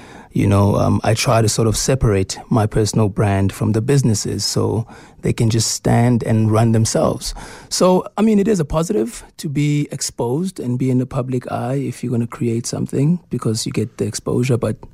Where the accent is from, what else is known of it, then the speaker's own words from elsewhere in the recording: South Africa; you look at our environment as South African artists, it's really hard to build wealth just off an acting check.